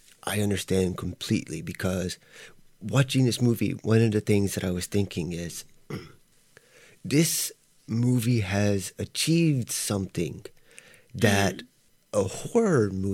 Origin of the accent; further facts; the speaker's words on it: the South, United States; being from the South myself, and growing up in the South, and knowing people that were very much like Epps.